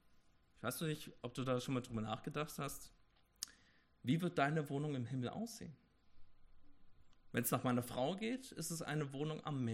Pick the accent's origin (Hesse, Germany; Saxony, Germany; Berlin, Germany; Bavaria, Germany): Bavaria, Germany; Ich komme ursprünglich aus Oberbayern.